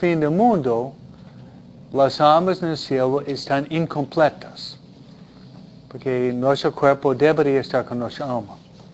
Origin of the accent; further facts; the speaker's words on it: Michigan, United States; born there; Naciste en Michoacán y yo en Michigan.